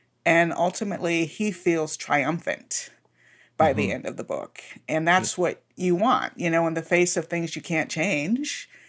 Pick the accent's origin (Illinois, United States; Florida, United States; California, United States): Florida, United States; Miami; my hometown of Miami, where I grew up, was almost unrecognizable, especially where my parents lived